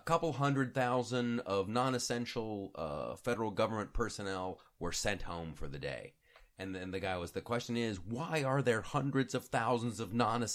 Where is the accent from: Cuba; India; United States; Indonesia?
United States; Columbus, Ohio; when I was a kid growing up in Columbus, Ohio